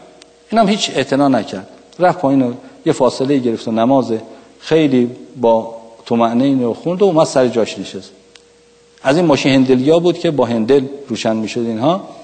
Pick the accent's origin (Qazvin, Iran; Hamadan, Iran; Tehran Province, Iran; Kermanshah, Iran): Qazvin, Iran; گفت کجایی هستی؟ گفتم قزوینی هستم